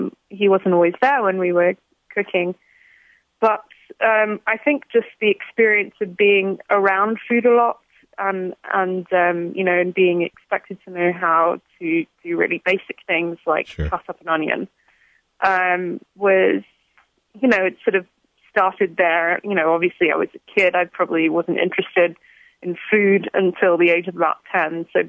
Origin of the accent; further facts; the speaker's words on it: England, United Kingdom; moved away; I sort of came in as an English person thinking